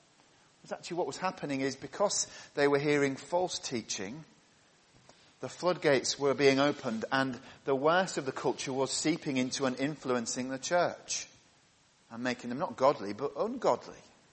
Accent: England, United Kingdom; speaking as an Englishman

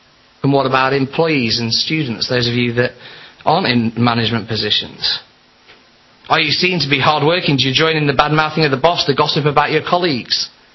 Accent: Scotland, United Kingdom; It was a slightly frustrating game as a Scotsman because we could have had it.

